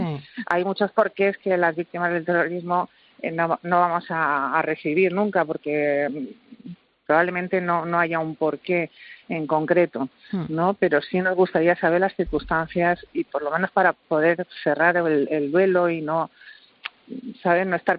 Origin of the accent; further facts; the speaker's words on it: San Sebastián, Basque Country, Spain; Yo soy de San Sebastián